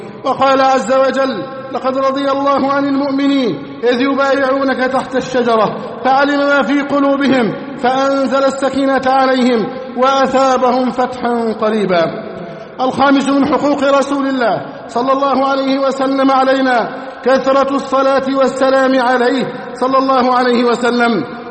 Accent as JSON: {"language": "Arabic", "country": "Egypt", "said": "اللهم احفظ بلدنا مصر أمناً أماناً سخاءً رخاءً وسائر بلاد المسلمين"}